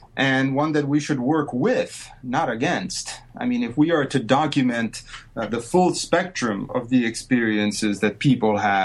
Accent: Italy; something that I never would have dreamed of doing growing up in Italy.

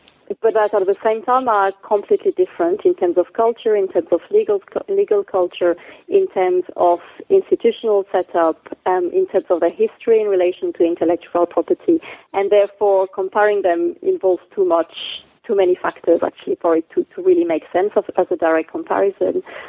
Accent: France; English is a second language; also born or lived in Djibouti; So I'm from France originally.

